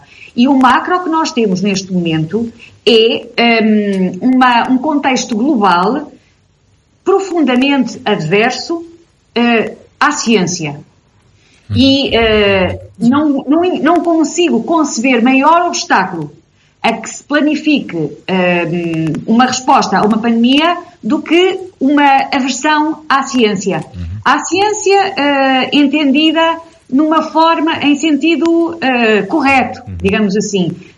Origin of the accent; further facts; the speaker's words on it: Portugal; Não aprendemos como... Não é só como portugueses...